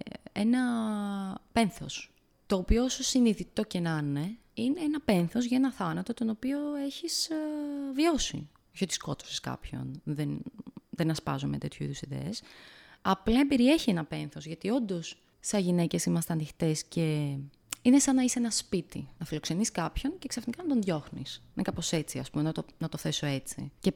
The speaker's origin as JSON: {"language": "Greek", "region": "Ionian Islands", "country": "Greece", "said": "εγώ είμαι από την Κεφαλονιά"}